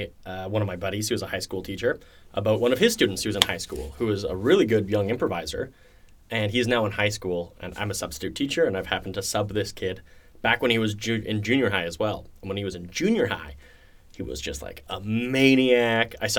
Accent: Canada; I guess classic story growing up in Canada, if you're a young lad

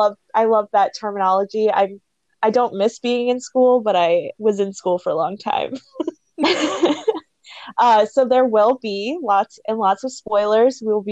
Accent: Midwest, United States; We are from the Midwest.

